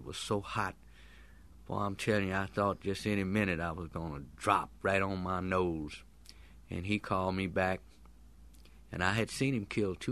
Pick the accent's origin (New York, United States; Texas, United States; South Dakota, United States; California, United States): Texas, United States; Longview; But I told him I was from Longview, Texas.